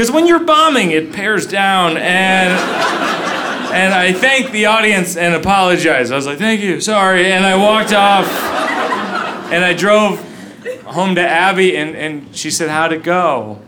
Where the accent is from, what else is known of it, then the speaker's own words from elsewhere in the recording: New Jersey, United States; I'm from Jersey.